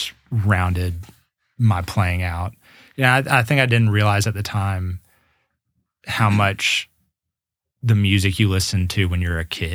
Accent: Franklin, United States; because I grew up in Franklin.

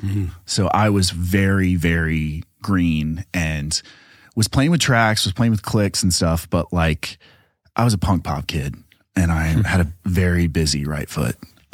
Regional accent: Athens, Georgia, United States; So I'm from Athens, Georgia. And before I moved to Nashville, I, you know, went to school at the University of Georgia.

